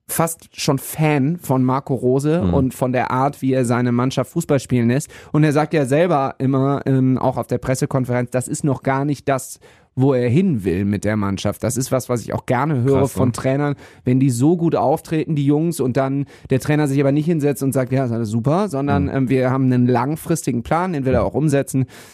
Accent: Düsseldorf, North Rhine-Westphalia, Germany; als Düsseldorfer

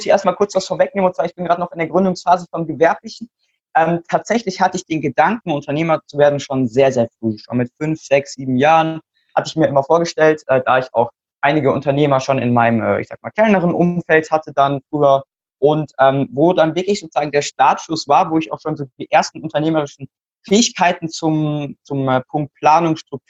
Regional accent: Mannheim, Baden-Württemberg, Germany; Ich bin 14 Jahre alt momentan. Ich komme aus Mannheim.

